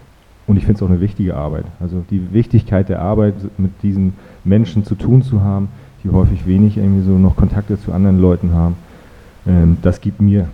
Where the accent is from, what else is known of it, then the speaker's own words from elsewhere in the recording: Northern Germany, Germany; now in Switzerland; also wie man hört, komme ich aus Deutschland, aus Norddeutschland, und habe meinen Zivildienst irgendwie so in einem Krankenhaus gemacht